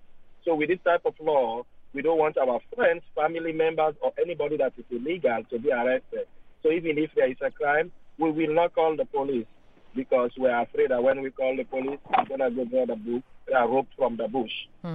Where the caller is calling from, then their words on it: Lowell, Massachusetts, United States; I'm calling from Lowell.